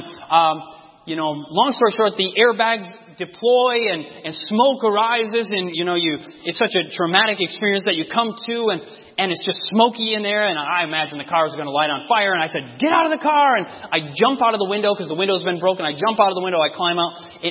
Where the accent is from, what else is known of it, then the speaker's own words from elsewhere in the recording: Michigan, United States; And we don't have this in Michigan. I'm originally from Michigan.